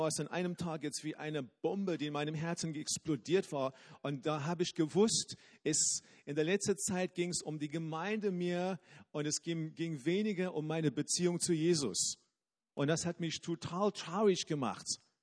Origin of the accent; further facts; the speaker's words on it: South Africa; Ich bin in Südafrika dann aufgewachsen, in eine Stadt und bin in eine Schule gegangen, die nicht so weit weg war von uns zu Hause.